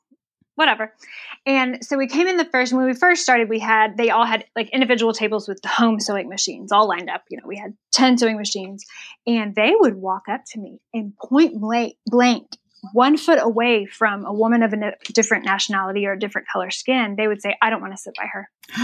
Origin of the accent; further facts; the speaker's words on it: Texas, United States; I'm like, you remember that whole Ebola thing in the U.S.?